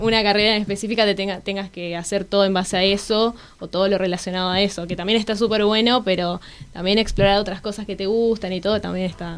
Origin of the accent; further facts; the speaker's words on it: Misiones, Argentina; now in Buenos Aires, Argentina; soy de Misiones y yo estudio medicina acá en la UBA.